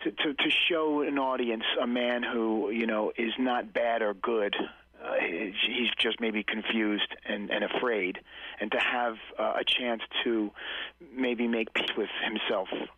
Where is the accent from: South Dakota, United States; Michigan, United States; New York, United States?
New York, United States; New York City; I'm from New York City, so it was great to be out in nature like